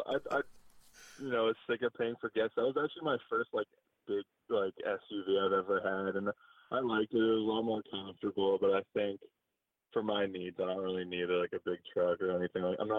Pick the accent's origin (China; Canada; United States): Canada; as a Canadian